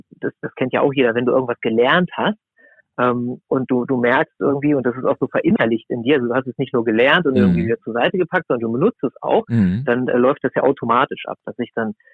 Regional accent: Lower Saxony, Germany; Ich bin in der Nähe von Braunschweig aufgewachsen

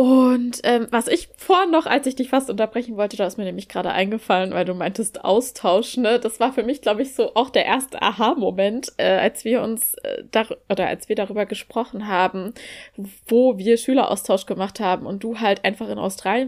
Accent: Ilmenau, Thuringia, Germany; Und das war schon auch bei uns in Ilmenau auch so. Also bei mir war wahrscheinlich schon irgendwie die Facetten, also es war facettenreicher, wie man aufgewachsen ist.

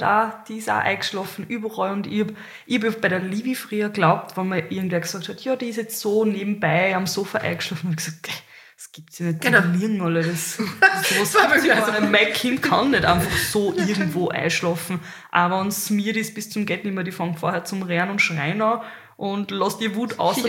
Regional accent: Carinthia, Austria; ich bin in Kärnten aufgewachsen und meine Eltern waren Gastarbeiter, sind aus Kroatien gekommen.

